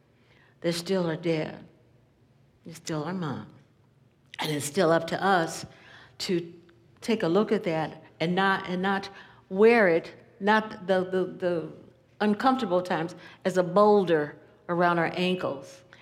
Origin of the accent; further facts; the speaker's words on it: Louisville, Kentucky, United States; On a trip back to my hometown of Louisville, Kentucky one summer, I made up my mind to have a conversation with my father